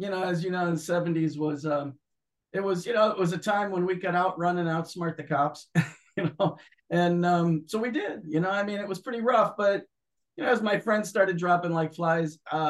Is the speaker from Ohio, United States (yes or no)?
yes; Cleveland, Ohio, United States; It was kind of inevitable growing up in Cleveland, Ohio in the 70s or 60s and 70s. I came from a musical family.